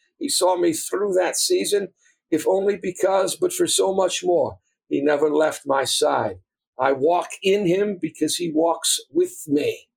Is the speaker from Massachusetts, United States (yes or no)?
yes; Boston, Massachusetts, United States; You know, I was born and bred in Boston. I used to take long walks as a young man down Commonwealth Avenue in the heart of the Back Bay District of Boston.